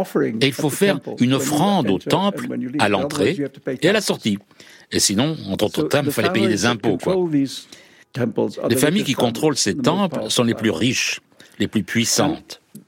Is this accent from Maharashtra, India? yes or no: yes; Bombay, Maharashtra, India; now in United Kingdom; j'étais très heureux en grandissant à Bombay.